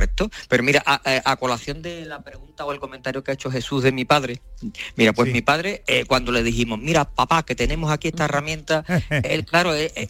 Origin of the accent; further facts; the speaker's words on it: Jerez de la Frontera, Andalusia, Spain; Somos 5 socios de Jerez, 5 jerezanitos. Bueno, hay andaluces.